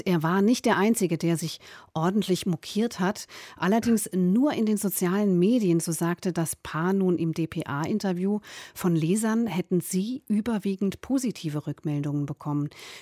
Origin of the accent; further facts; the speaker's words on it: West Germany, Germany; Ich als Westdeutsche